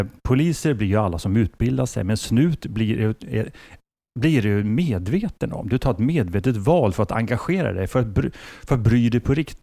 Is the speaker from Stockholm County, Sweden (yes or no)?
yes; Stockholm, Stockholm County, Sweden; Just det, High Valley som vi säger. Och, jag är en söderkis i tre generationer.